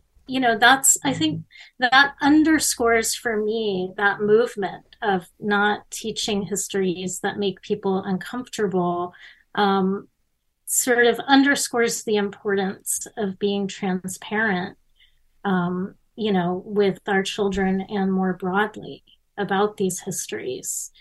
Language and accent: English; Miami, Florida, United States; I was growing up in Miami in the 70s and 80s